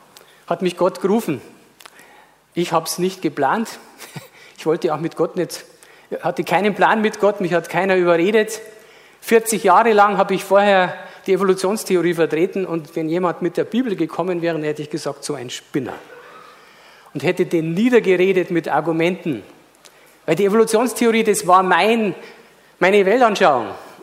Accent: Bavaria, Germany; Ich komme aus Bayern, da ist es sowieso.

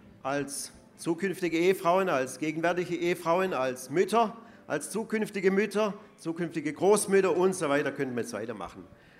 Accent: Swabia, Germany; now in United Kingdom; Ich habe ja schon gesagt, ich bin ein Schwabe. Ich bin ein Exilschwabe, ich lebe zurzeit in der Nähe von London.

